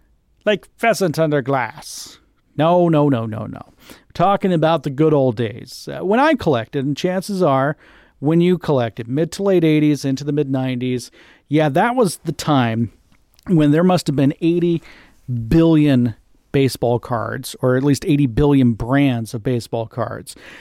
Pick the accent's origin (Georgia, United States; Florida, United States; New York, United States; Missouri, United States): Florida, United States; Seffner; I grew up in Sefner, Florida.